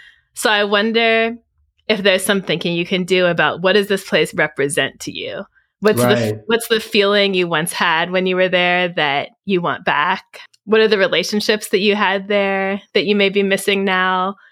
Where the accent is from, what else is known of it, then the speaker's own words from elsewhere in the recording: Mill Valley, California, United States; So I grew up in Mill Valley, California, a cute little town outside of San Francisco.